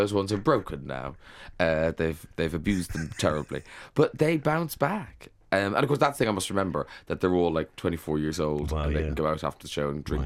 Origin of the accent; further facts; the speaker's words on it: Ireland; it would have been quite academic to be gay in the town where I grew up